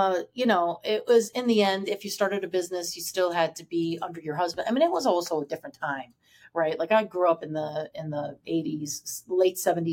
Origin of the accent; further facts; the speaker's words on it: Virginia, United States; English is a second language; now in Detroit, United States; So like English was my second language, even though I was born in Virginia, mm-hmm. you know? And then when I left Virginia and I moved to Detroit